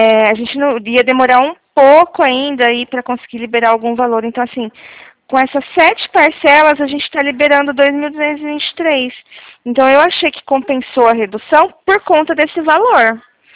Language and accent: Portuguese; São Paulo, Brazil; eu sou de São Paulo